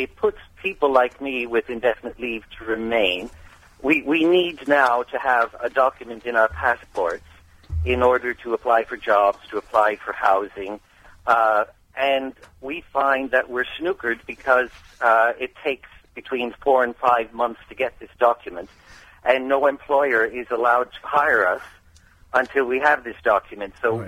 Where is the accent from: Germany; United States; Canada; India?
Canada; now in United Kingdom; I'm a Canadian UK resident here